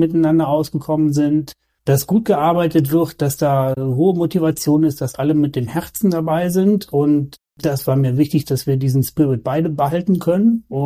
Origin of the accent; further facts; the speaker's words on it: Brafelen, Germany; Ich bin gebürtig und auch aufgewachsen in Brafelen, einem beschaulichen Dorf.